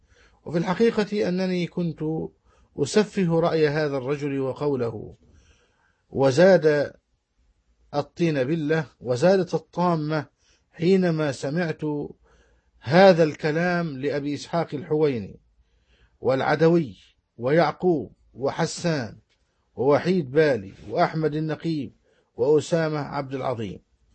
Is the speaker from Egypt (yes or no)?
yes; Egypt; بلدنا مصر